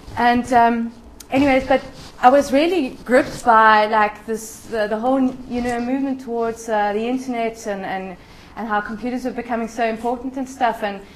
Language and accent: English; Cape Town, Western Cape, South Africa; moved away; I grew up in Cape Town and I left 18 years ago. And every now and then I come back to visit friends.